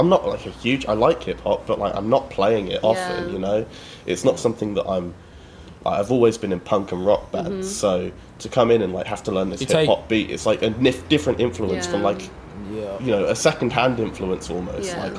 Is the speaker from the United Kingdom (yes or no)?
yes; Oxford, South East England, United Kingdom; I'm from Oxford. I have to like